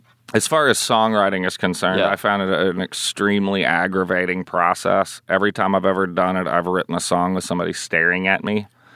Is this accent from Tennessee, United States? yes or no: yes; Nashville, Tennessee, United States; I think growing up in Nashville completely destroys the idea